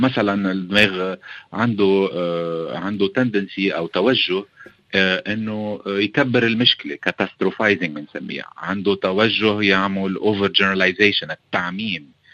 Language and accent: Arabic; Lebanon; accent: Lebanese; خلينا أول شيء بلش أقول أنا لهجتي لبنانية، فما توخذوني، بس رح جرب قد ما في